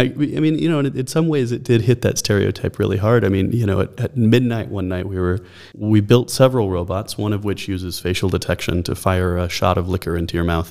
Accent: Dallas, Texas, United States; also born or lived in California; now in Berlin, Delaware, United States; but yes, I am originally American. I was born and raised in Dallas.

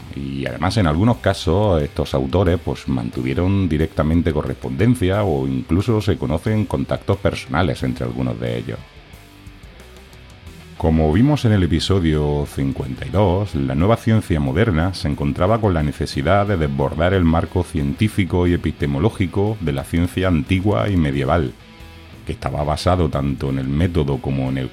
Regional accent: Granada, Andalusia, Spain; como decimos en mi pueblo, que es Granada

